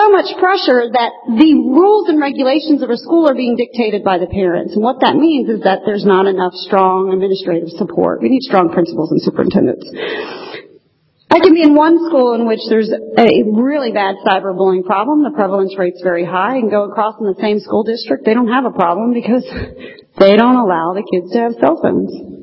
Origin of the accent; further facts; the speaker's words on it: Virginia, United States; I'm from Virginia, where we had party lines, so sometimes you had to go over to the neighbor's house.